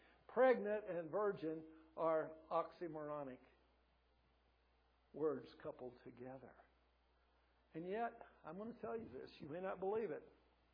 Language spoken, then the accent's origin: English; Kentucky, United States; But when I grew up in Kentucky, if you made it through the eighth grade, a number of people just got married after the eighth grade.